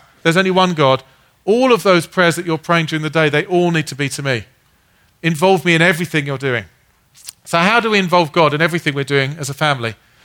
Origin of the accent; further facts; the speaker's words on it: United Kingdom; now in United States; This is something I've noticed as a Brit coming to America.